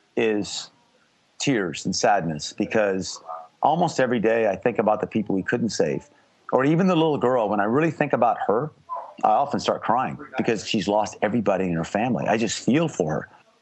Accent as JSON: {"language": "English", "region": "Texas", "country": "United States", "tie": "born there", "said": "You know, I was born in Texas, and Australia reminds me of Texas in that it's big, wide open."}